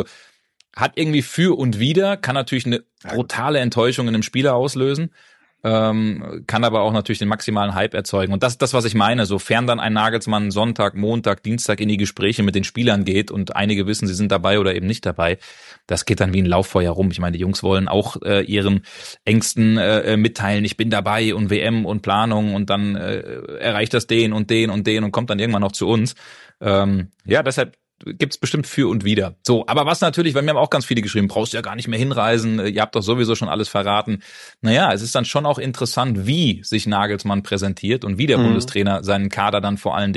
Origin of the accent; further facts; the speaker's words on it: Frankfurt, Hesse, Germany; ich bin ja in Frankfurt bei Frankfurt aufgewachsen